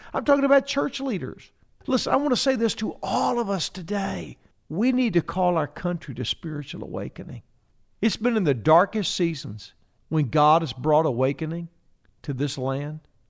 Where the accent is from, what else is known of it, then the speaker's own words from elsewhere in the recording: United States; But also, I'm an American. I'm an American. That's what I am. I live in a great country.